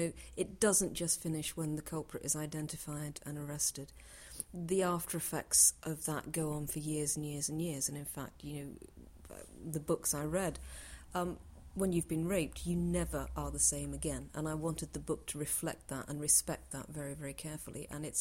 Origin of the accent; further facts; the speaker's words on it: Bury St Edmunds, East of England, United Kingdom; I come from Bury St Edmunds in Suffolk, which was a place that's very close to where he grew up.